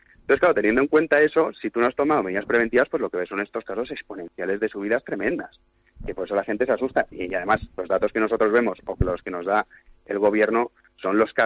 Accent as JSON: {"language": "Spanish", "town": "Valencia", "region": "Valencian Community", "country": "Spain", "said": "yo que soy de Valencia"}